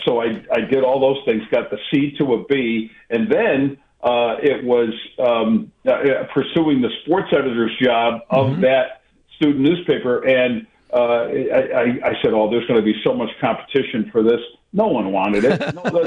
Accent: New York, United States; So my favorite team growing up in Central New York was the Los Angeles Rams, of course.

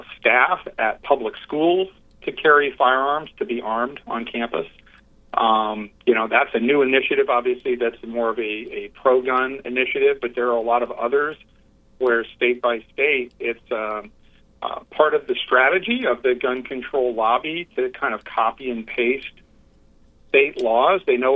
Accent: United States; we, as Americans, get our rights from God, not from the government.

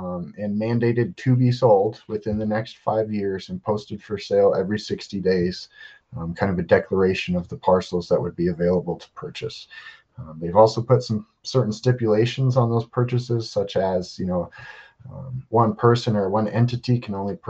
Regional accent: United States; So I say us as American citizens, this is not a political issue in my mind at all. This is an American issue.

